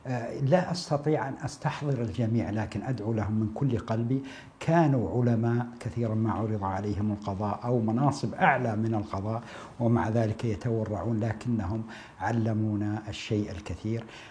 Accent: Buraidah, Al-Qassim, Saudi Arabia; born there; من مواليد مدينة بريدة 1376 للهجرة.

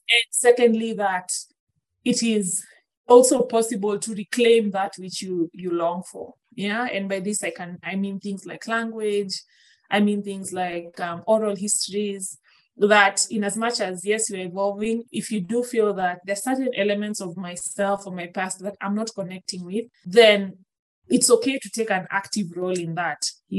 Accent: Kenya; So we are forming the identity of one, being a Kenyan.

